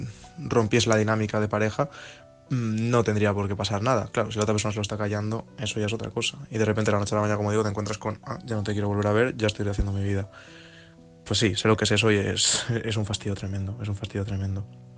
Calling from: Madrid, Community of Madrid, Spain; Hola, buenas noches … de Madrid.

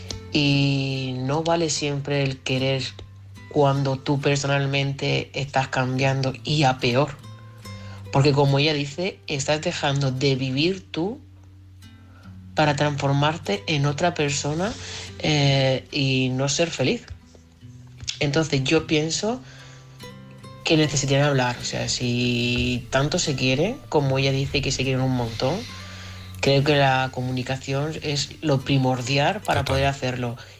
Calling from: Barcelona, Catalonia, Spain; de Barcelona

